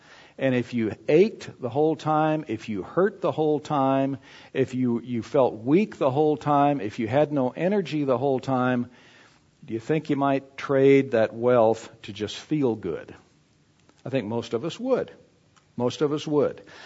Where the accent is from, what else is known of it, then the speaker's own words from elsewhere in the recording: El Paso, Texas, United States; When I grew up in El Paso, Texas, I loved baseball